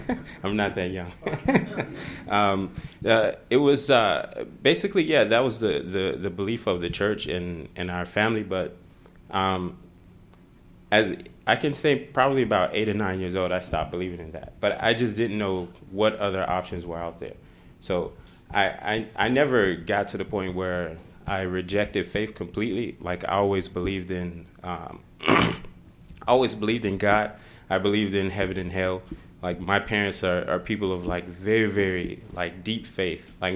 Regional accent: Mississippi, United States; also born or lived in Chicago; I was born in Chicago, but they were part of a church that said you needed to move away from the city, so we moved to rural Mississippi.

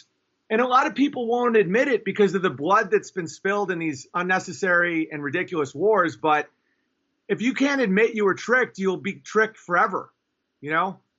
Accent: New York, United States; You know, I'm from New York State, not New York City, but people knew firefighters that died.

